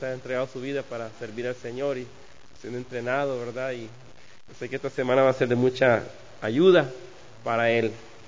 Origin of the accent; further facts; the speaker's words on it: Costa Rica; yo soy de Costa Rica, de la Iglesia Bautista Emanuel, allá en San José.